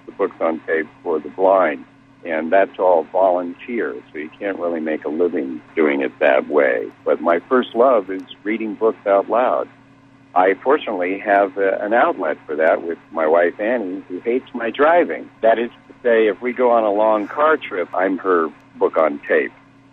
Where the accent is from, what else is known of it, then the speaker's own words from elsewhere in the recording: California, United States; because I was born in the South Bay, and I'm a Bay Area guy.